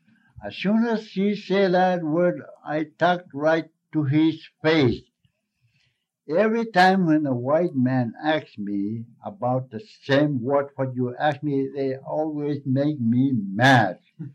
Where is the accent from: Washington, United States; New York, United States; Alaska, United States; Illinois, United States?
Alaska, United States; Barrow; when they find out that I was from Barrow